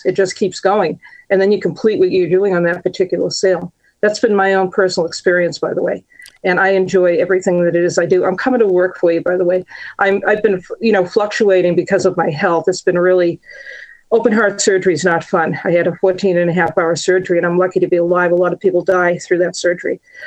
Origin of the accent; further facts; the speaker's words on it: the South, United States; born there; because I was born in the South.